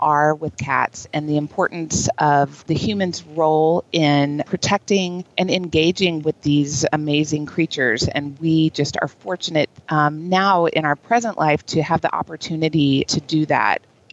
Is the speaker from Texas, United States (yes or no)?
yes; Texas, United States; We lived out in the country when I was a child. I lived in Texas. I grew up in Texas.